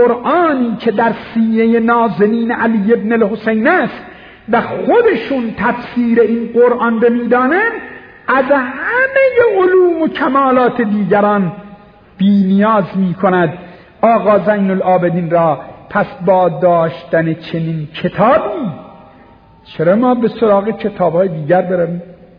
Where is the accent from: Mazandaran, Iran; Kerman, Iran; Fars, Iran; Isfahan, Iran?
Isfahan, Iran; اهل کجا هستی؟ گفتم اصفهان.